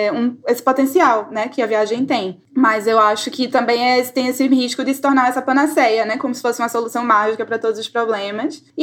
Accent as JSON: {"language": "Portuguese", "town": "Recife", "region": "Pernambuco", "country": "Brazil", "lives_now": "Rio de Janeiro, Brazil", "said": "Ah, então, eu sou do Recife, né? Estou atualmente morando no Rio de Janeiro."}